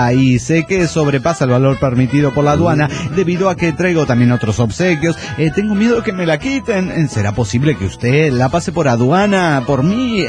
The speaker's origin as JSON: {"language": "Spanish", "town": "Pachuca", "region": "Hidalgo", "country": "Mexico", "said": "de Pachuca, México."}